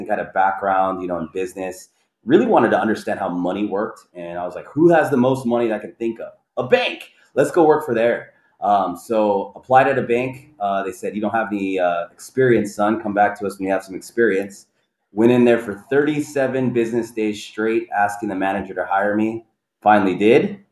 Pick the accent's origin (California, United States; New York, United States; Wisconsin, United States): California, United States; Los Angeles; also born or lived in Arizona; I would claim that I'm from Arizona. I grew up in Los Angeles, went out to Arizona during the LA riots time just to escape, you know, inner city turmoil.